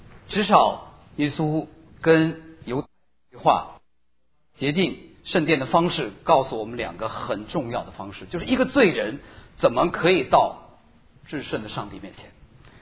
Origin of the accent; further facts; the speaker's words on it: China; 我们中国人也走过不同的文化或者政治经济的捷径。